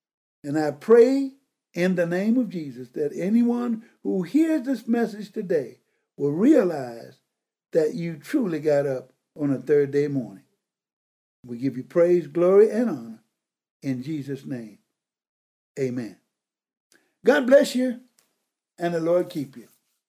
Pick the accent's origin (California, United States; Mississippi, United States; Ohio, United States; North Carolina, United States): Mississippi, United States; born there; And this was a rich white lady who lived in the city where I was born in Bahia, Mississippi.